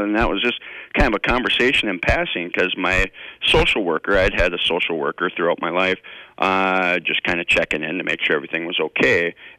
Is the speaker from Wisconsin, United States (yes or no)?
yes; Green Bay, Wisconsin, United States; born there; and so even though I was born in Green Bay, so I was placed in foster care at 16 days of age with my eventual adoptive parents.